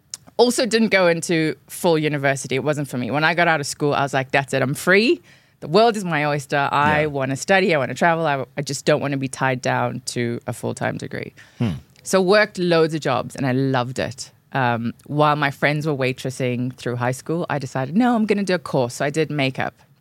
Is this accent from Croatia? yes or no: no; South Africa; It's a big part of it is us being South African as well.